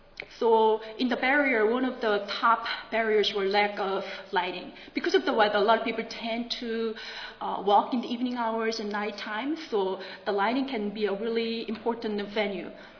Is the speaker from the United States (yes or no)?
yes; College Station, Texas, United States; This is my hometown, College Station. A very typical suburban residential community.